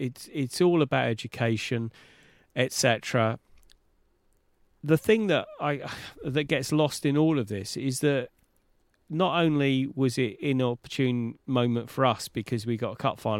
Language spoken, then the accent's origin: English; London, United Kingdom; As a Londoner, it's quick as get back from the Midlands